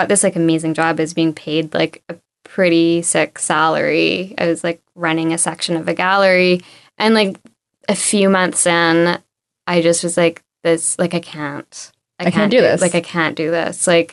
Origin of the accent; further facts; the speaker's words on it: British Columbia, Canada; I grew up on Vancouver Island.